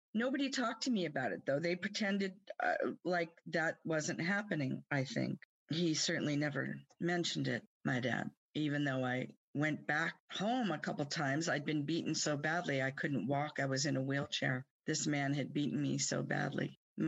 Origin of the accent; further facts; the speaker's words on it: Oakland, California, United States; I was brought up in Oakland, and I'm 67, so this was during the heyday in the Bay Area.